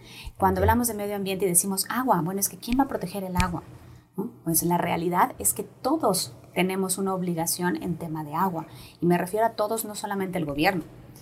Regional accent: Yucatán, Mexico; Creo que eso es la clave que nos ha faltado como yucatecos y yucatecas

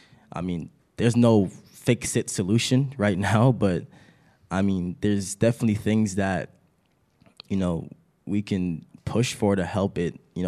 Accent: Toronto, Ontario, Canada; I'm not from here. I'm from Toronto, but I come here all the time, so I can say I'm kind of from here.

